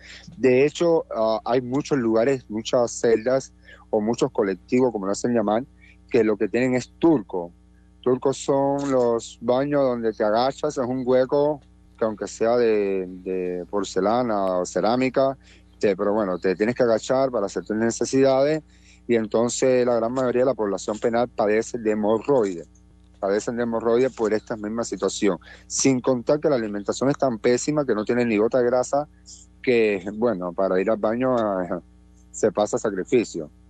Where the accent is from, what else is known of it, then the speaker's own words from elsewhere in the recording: Cuba; luchar por la libertad y la democracia de mi país, Cuba, de mi pueblo